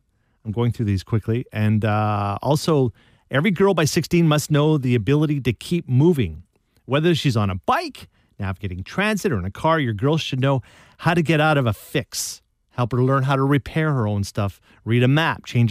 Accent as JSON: {"language": "English", "region": "Saskatchewan", "country": "Canada", "tie": "born or raised there", "said": "I was like, I grew up in Saskatchewan."}